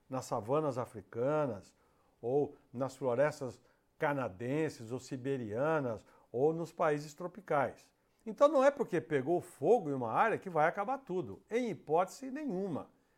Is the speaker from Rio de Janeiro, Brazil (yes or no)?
no; Araras, São Paulo, Brazil; fui para Araras, minha terra natal, aqui no interior de São Paulo.